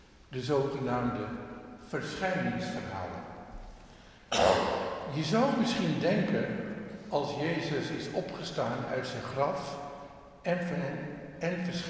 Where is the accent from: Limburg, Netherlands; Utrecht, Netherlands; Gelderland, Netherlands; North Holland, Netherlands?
North Holland, Netherlands; Aalsmeer; Zoals bij ons in Aalsmeer, waar heel veel families dezelfde achternaam hebben.